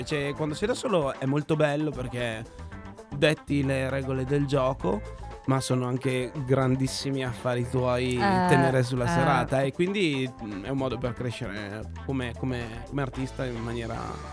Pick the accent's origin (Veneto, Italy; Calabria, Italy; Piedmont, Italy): Piedmont, Italy; Turin; allora ho detto, sono di Torino